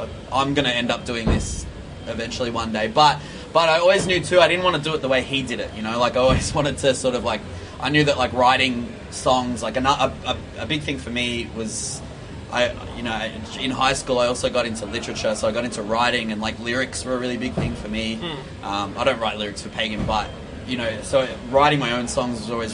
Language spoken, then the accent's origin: English; Victoria, Australia; I learnt to kind of leave my hometown and, you know, explore other places around Melbourne, and, you know, even just like learning to catch a train to get into the city